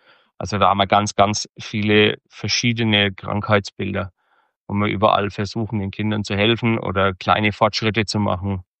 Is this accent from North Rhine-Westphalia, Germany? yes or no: no; Iphofen, Bavaria, Germany; ich komme aus dem Raum Würzburg, aus Iphofen, bin verheiratet, habe zwei Kinder, die sind 17 und 18 Jahre alt.